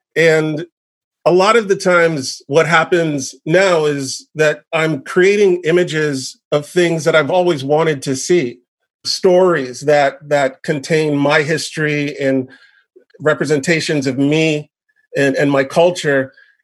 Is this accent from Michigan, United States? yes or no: no; Miami, Florida, United States; also born or lived in Jamaica / New York; I'd already moved to the U.S. at that time. I was born in Jamaica in 1973. I moved to the U.S. in 77. And we lived in New York for about 1 year. Then we moved to Miami. I lived in Miami for 27 years. And that's mostly where I grew up, was in Miami.